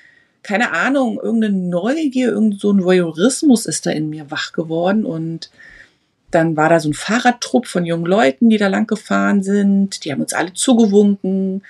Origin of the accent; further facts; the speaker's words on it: Germany; ich komme ja aus der DDR. Ich bin ja in der DDR geboren. Und war zur Wende 11 Jahre alt.